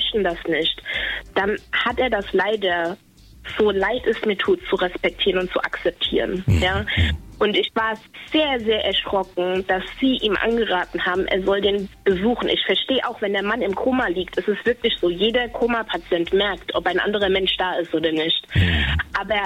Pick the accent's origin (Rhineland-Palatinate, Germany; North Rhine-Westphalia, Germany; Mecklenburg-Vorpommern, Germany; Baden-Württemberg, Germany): Rhineland-Palatinate, Germany; Bad Kreuznach; ich komme selbst aus Bad Kreuznach. Mhm. Und Bad Kreuznach ist keine große Stadt.